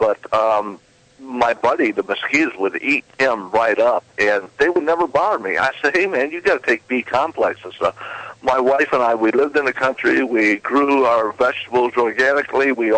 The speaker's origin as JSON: {"language": "English", "region": "Michigan", "country": "United States", "lives_now": "Phoenix, United States", "said": "I'm originally from Michigan, and I used to do a lot of fishing back there, which everybody does."}